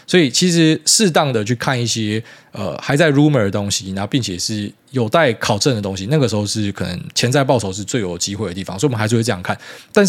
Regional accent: Taiwan; 为什么我们身为台湾人

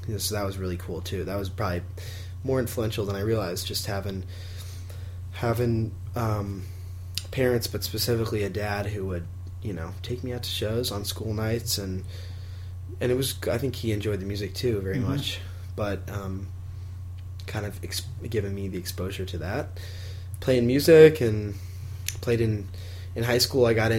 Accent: St. Louis, Missouri, United States; I was born and raised here in St. Louis. Born in the late summer of '88 here in this great town. Grew up in South City, not too far from where we are currently hanging out.

